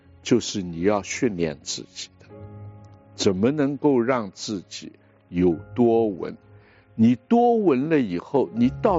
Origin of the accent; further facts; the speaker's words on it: Shanghai, China; also born or lived in United States; 我小时候在上海长大，